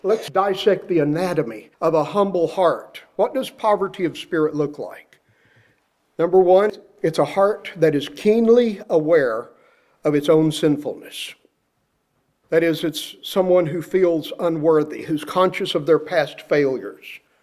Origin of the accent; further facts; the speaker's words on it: Texas, United States; We used to sing a hymn as I was a boy growing up in West Texas